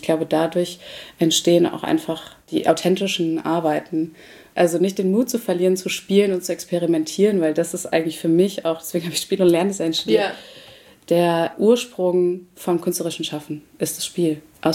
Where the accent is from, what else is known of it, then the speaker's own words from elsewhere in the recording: Rhineland-Palatinate, Germany; gedruckt ist in Ton aus dem Westerwald, wo ich herkomme.